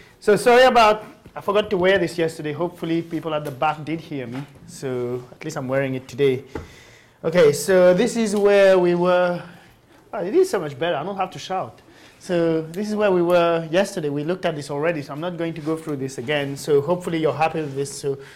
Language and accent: English; Mauritius; English is a second language; Hey, Mauritius?